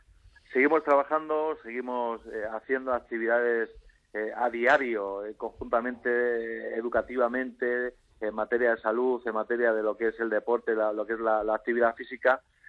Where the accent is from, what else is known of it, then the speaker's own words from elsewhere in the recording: Humanes de Madrid, Community of Madrid, Spain; yo he nacido en Humanes, soy de Humanes de toda la vida